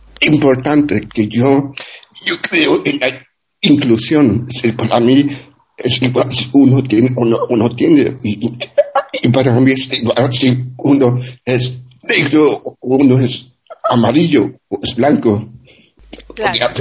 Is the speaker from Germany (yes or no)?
yes; Germany; moved away as an adult; now in Spain; Yo crecí en Alemania, hasta los 18 estuve en Alemania, ¿no?